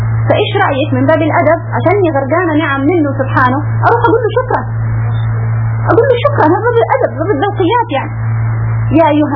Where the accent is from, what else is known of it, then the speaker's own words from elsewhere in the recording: Medina, Medina Province, Saudi Arabia; قال لها انا سعودية. قالت ايه يعني من وين؟ قال من المدينة.